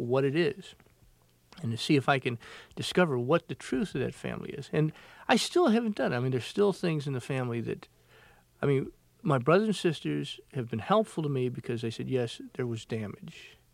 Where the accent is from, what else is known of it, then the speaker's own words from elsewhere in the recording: Beaufort, South Carolina, United States; And I said … … from Beaufort, South Carolina.